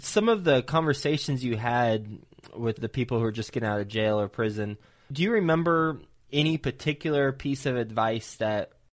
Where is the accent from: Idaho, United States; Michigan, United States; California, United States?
Michigan, United States; Flint; born there; Yes. I was born in Flint, Michigan.